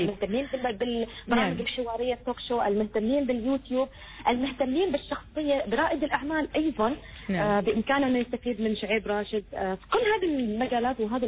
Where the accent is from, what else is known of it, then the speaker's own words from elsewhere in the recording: Oman; وبعدنا ما صار عندنا أسلوبنا الخاص كعمانيين في هذا المجال.